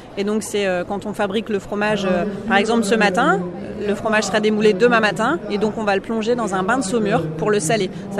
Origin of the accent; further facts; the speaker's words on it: Hauts-de-France, France; on est du Nord, hein, sur les pays et les terres du Maroilles.